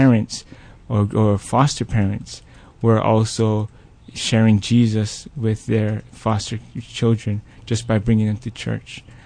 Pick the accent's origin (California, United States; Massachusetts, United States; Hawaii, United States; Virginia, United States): Hawaii, United States; Waianae; I think it's similar to where when I grew up in Waianae, you know, I thought it was just like any other place until I went to Iolani.